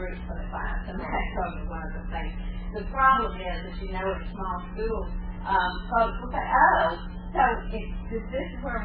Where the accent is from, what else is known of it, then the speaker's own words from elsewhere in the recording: Mississippi, United States; They didn't check out that I was originally from Mississippi.